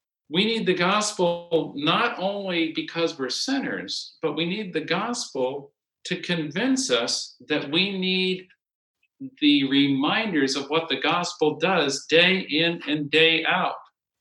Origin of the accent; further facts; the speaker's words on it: Connecticut, United States; We had them all the time when I was growing up in Connecticut.